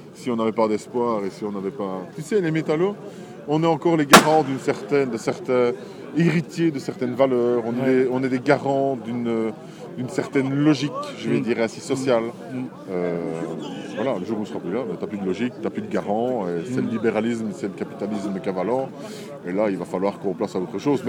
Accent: Liège, Wallonia, Belgium; Ouais, on vient de Liège.

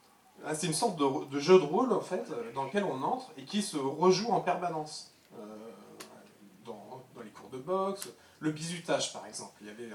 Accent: Pays de la Loire, France; je venais de Vendée, que j'avais des grands-parents paysans qui parlaient patois.

